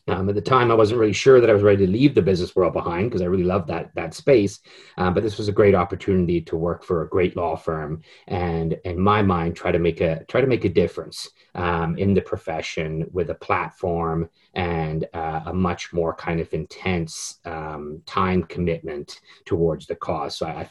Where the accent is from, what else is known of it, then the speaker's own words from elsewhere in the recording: Canada; moved away as an adult; also born or lived in England; now in United States; I'm an English-born Canadian citizen. Didn't move to the United States until I was in my late 20s, and then only to go to law school. And I always let people know I'm Canadian